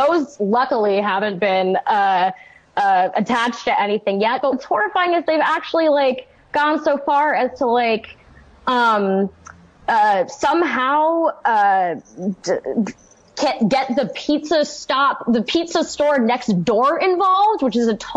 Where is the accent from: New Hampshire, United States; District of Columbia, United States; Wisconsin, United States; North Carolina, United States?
District of Columbia, United States; Washington; So, I grew up in Washington, D.C. My parents are both part of the art world in Washington, D.C.